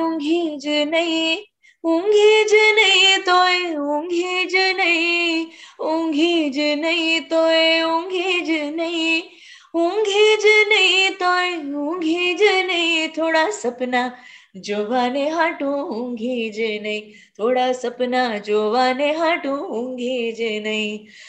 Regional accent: Gujarat, India; मैं एक गुजराती हूँ

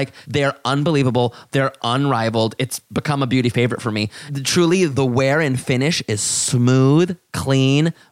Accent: North Carolina, United States; I grew up in North Carolina and like the brown people I grew up around, we were like brought together because we needed each other

